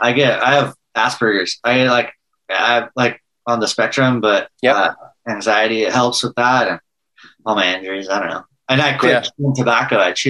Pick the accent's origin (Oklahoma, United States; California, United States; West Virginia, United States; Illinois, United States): California, United States; Apple Valley; born there; also born or lived in Santa Barbara / San Diego; I finished high school there. I'm not originally from there. No, I was born in Apple Valley, like by Big Bear.